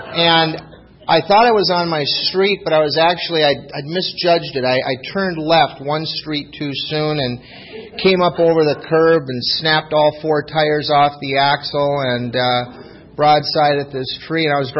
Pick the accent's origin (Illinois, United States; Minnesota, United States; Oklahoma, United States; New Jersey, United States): Minnesota, United States; Minneapolis; I'm from Minneapolis. Good place to grow up. Better place to leave. I like Minnesota.